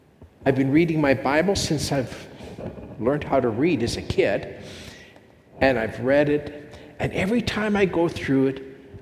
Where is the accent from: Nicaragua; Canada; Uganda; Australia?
Canada; Calgary, Alberta; I was born and raised in Calgary